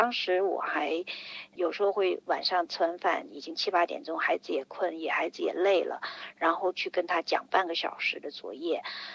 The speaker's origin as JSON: {"language": "Chinese", "country": "China", "said": "我们作为新移民，而且来自中国吧"}